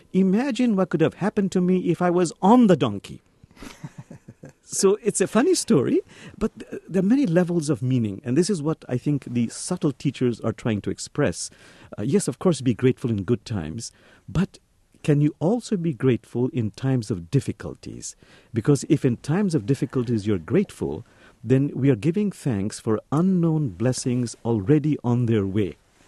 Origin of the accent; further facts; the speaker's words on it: Bangladesh; I'm from Bangladesh, as you had mentioned